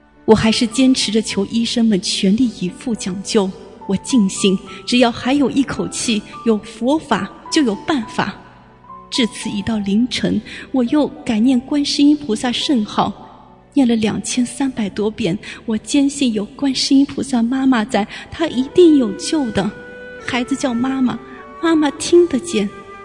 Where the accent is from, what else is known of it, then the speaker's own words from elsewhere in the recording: Hubei, China; now in Zhengzhou, China; 由于我老家是湖北的，在郑州没有亲戚